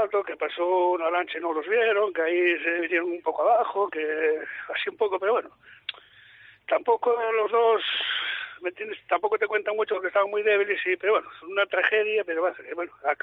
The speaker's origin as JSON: {"language": "Spanish", "town": "Soto del Barco", "region": "Asturias", "country": "Spain", "said": "Sí, somos todos de Soto el Barco, de Rivera, de Himera"}